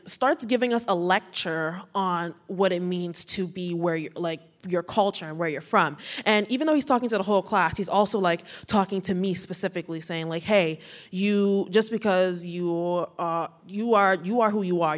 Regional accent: Bronx, New York, United States; born there; I was born in the Bronx, New York, but my parents, they were raised, and like all my family that I know are all from Nigeria.

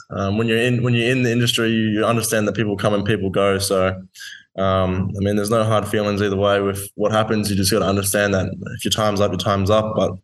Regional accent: Gold Coast, Queensland, Australia; Yes, I grew up on the Gold Coast. I went to the Southport School, TSS.

